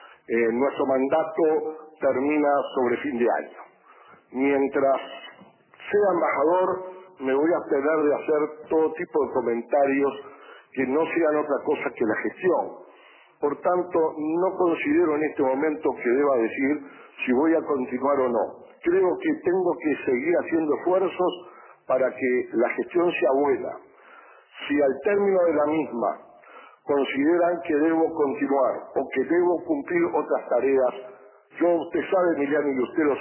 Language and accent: Spanish; Uruguay; sino como un uruguayo que le dieron una gran responsabilidad